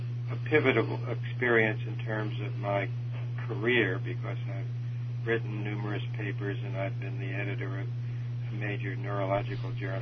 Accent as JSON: {"language": "English", "region": "New York", "country": "United States", "tie": "born or raised there", "also_born_or_lived": "Forest Hills, Queens", "said": "I was born in New York, went to school in New York except for 2 years in military school at Riverside Military Academy in the 9th and 10th grade."}